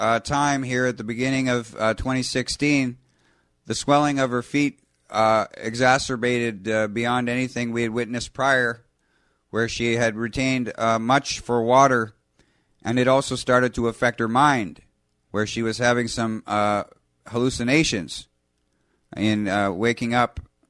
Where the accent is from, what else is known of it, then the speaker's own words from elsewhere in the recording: Canada; Being Canadian, we can take some pride in our affordable healthcare system